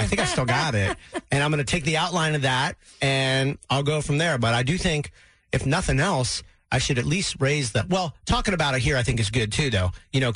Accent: Maryland, United States; I wrote a letter in fifth grade I grew up in Maryland, to our county executive because our school lunches were awful.

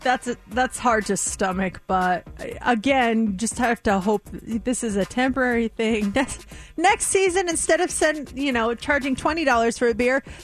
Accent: Colorado, United States; I'm from Colorado.

